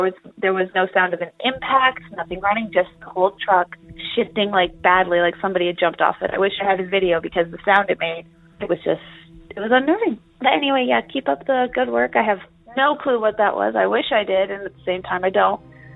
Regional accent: Idaho, United States; I'm from Idaho.

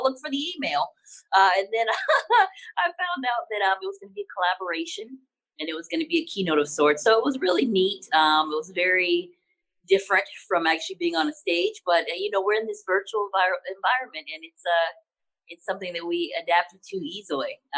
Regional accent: United States; when you grow up and you identify and you feel like you're a Black American

